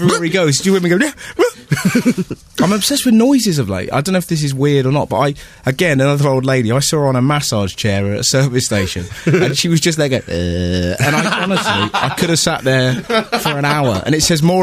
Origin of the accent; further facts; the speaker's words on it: Bristol, South West England, United Kingdom; also born or lived in Bath; I was born in Bath, but I consider myself from Bristol.